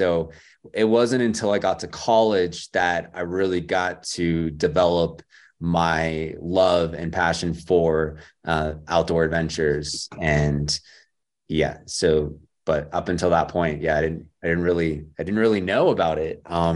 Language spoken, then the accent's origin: English; San Jose, California, United States; Yeah, I was born in San Jose, California. Not my favorite place. That's why as soon as I was 18, I got the hell out of there and moved down to Southern California. But yeah, I'm from San Jose, born and raised.